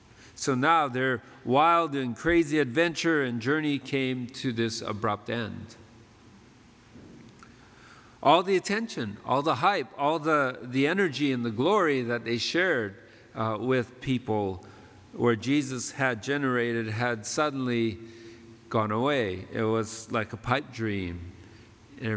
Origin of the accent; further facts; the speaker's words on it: Altadena, California, United States; And my wife said, oh, we're from Altadena too.